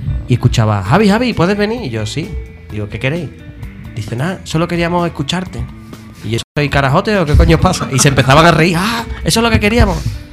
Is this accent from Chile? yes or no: no; Andalusia, Spain; Eso para mí, que también soy andaluz, y para otros andaluces también, se nos hace cargante.